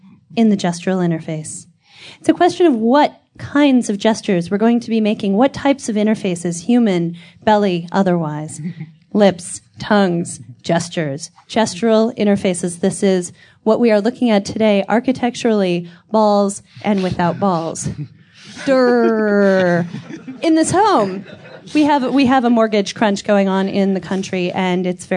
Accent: Minneapolis, Minnesota, United States; I grew up in Minneapolis. This is where … of course, is from.

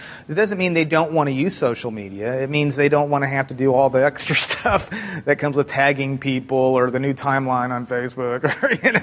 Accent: Houston, Texas, United States; Well, I know I'm from Houston

